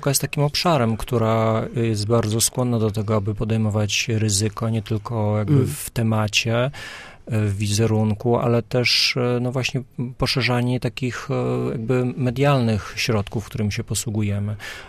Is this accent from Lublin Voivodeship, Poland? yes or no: yes; Biłgoraj, Lublin Voivodeship, Poland; Jestem z Biłgoraja.